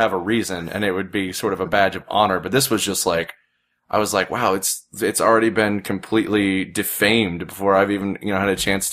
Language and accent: English; Indianapolis, Indiana, United States; going to my hometown, Indianapolis, to a horror convention